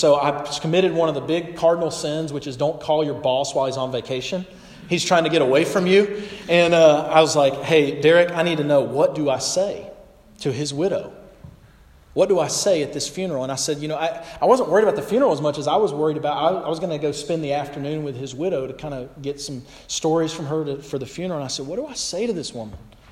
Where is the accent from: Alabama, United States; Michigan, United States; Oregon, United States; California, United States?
Alabama, United States; I was born very far from here. I was born in Alabama. A small town in North Alabama is where I grew up. And my parents still live there.